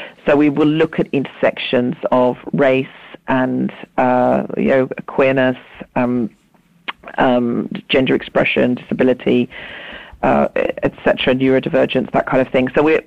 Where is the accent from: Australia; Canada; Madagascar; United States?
Australia; because I was raised in Australia